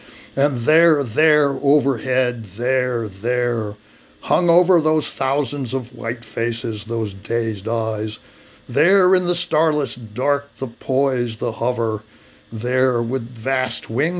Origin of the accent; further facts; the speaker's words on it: Texas, United States; on the southern border of my home state here in Texas.